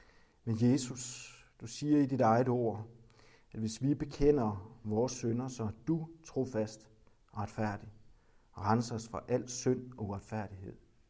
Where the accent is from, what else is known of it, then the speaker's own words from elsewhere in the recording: Central Denmark Region, Denmark; accent: Kronjysk; på kronjysk, hvor jeg er født og boret i Kronjylland